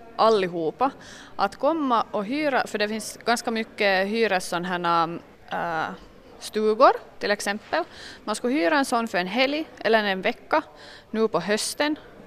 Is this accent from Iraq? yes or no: no; Kimitoön, Southwest Finland, Finland; also born or lived in Åbo; now in Korpo, Finland; steget var inte så stort att flytta till Korpo när jag är hemma från Kimitojön. Att från en ö till en annan, att jag var emellan i Åbo.